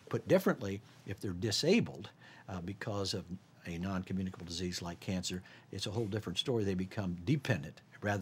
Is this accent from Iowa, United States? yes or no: no; Indiana, United States; because I grew up in Ohio Valley and in Indiana